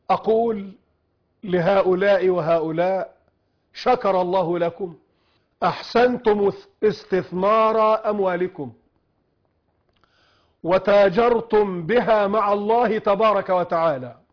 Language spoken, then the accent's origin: Arabic; Egypt